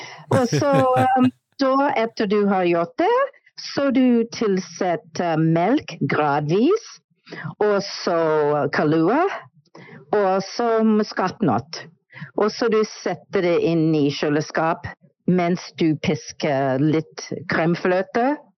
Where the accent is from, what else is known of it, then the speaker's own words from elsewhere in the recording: Delaware, United States; Norwegian is a second language; moved away as an adult; also born or lived in New Jersey; now in Norway; jeg var født I New Jersey, men jeg flyttet til Delaware når jeg var I gymnasialderen. Og så jeg gikk på universitet, University of Delaware, samme tid som Joe Biden.